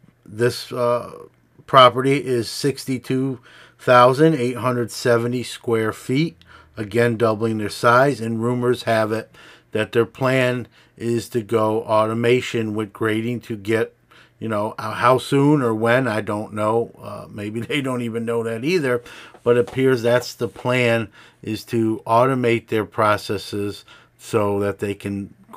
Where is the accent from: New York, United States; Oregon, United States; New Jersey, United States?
New York, United States; Brooklyn; my hometown of Brooklyn